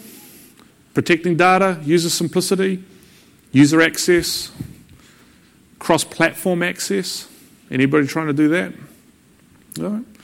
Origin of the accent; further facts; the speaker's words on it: Wellington, New Zealand; I'm from Wellington, government everywhere.